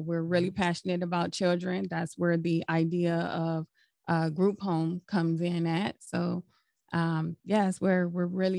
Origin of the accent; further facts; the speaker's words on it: Ohio, United States; We're both from Ohio.